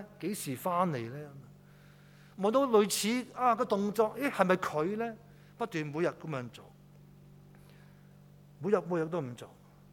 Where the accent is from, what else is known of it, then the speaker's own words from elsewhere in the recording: China; 我哋中國人咧對豬嘅感覺咧就會。